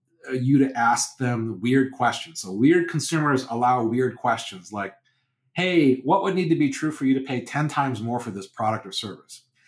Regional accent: United Kingdom; you know, we're British. It's about being respectful and polite to your, you know, people.

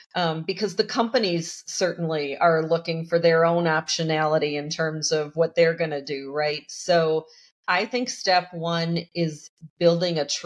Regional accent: Detroit, Michigan, United States; now in Dallas, United States; I hail from Metro Detroit originally, but find myself in Dallas-Fort Worth.

